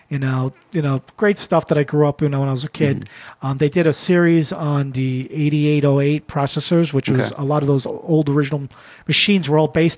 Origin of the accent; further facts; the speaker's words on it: New York, United States; I'm from New York and I'm not a Philadelphia fan, I have to be honest. you know, New York and Philly, that's a little bit of a rivalry between them.